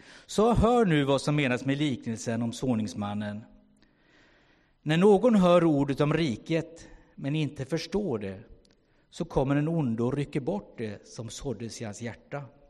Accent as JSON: {"language": "Swedish", "town": "Kalmar", "region": "Kalmar County", "country": "Sweden", "tie": "born or raised there", "said": "Jag är från Kalmar egentligen. Och hade min tonårstid där, gick gymnasiet där. Började jobba på lasarettet på 70-talet."}